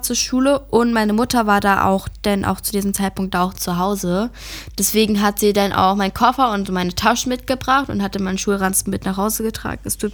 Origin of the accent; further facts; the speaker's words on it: Germany; Ja, ich bin eine deutsche Kartoffel.